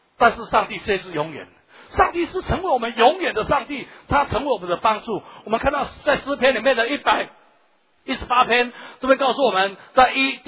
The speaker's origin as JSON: {"language": "Chinese", "country": "Taiwan", "said": "只是我们不知道，只是我们台湾人不知道。"}